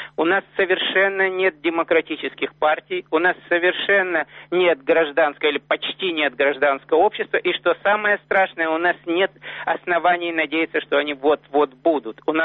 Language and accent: Russian; Ukraine; То, что сегодня происходит у меня на родине в Украине, меня, ну, никак не устраивает.